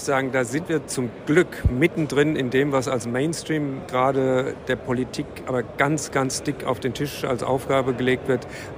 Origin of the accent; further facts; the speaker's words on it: Frankfurt, Hesse, Germany; Als Frankfurter sehe ich das noch einen Tick anders